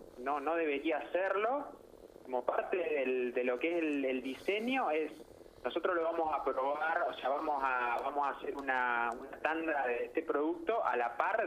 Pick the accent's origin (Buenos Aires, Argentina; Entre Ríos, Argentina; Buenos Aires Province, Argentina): Entre Ríos, Argentina; Gualeguay; born there; el entrerriano del sur, como soy yo nací en Gualeguay